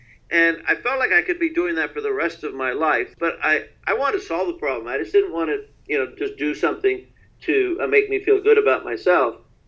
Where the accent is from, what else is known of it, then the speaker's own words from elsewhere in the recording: San Francisco, California, United States; I discovered human trafficking in my hometown of San Francisco.